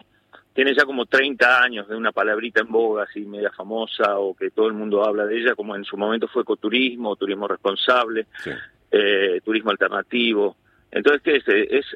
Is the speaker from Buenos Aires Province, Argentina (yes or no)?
no; Bariloche, Río Negro, Argentina; also born or lived in northern Argentina; Criado en Bariloche y viví mucho tiempo incluso en el norte argentino y en el exterior. Y volviendo, ya decidiendo, tengo 62 años, ya volviendo al sur, después de vivir en el norte del país, encontré un Bariloche muy crecido